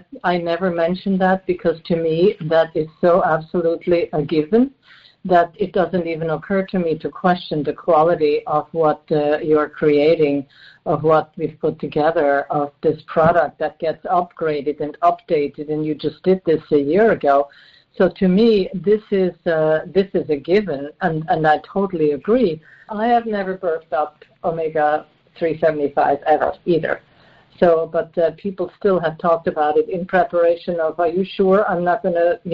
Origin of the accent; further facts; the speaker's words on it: Switzerland; fresh fish was only available when you actually fished it from the lake when I was growing up in Switzerland.